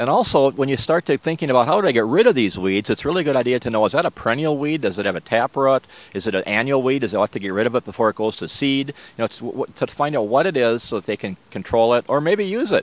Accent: Twin Cities, Minnesota, United States; I grew up right here in the Twin Cities, and I was a student at the University of Minnesota studying horticulture.

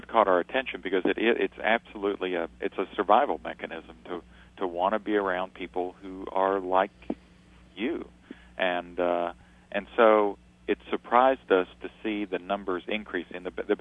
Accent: Kentucky, United States; I am from Kentucky originally and had been working in Lexington, and especially working a lot in eastern Kentucky

